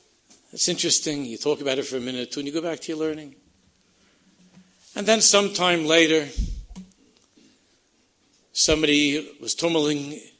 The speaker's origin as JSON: {"language": "English", "town": "Queens", "region": "New York", "country": "United States", "said": "And I'm from Queens, and my wife's from Canarsie"}